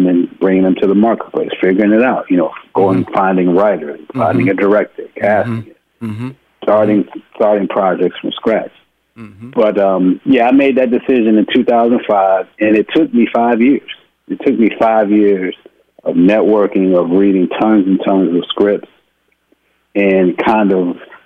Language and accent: English; Houston, Texas, United States; I'm a boy from Houston, Texas.